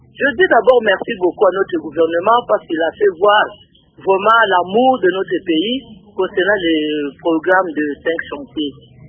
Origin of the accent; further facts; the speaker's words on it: Kinshasa, DR Congo; je suis servante de Dieu, je suis visionnaire messagère, je suis ici en mission dans la ville de Kinshasa, dans mon pays.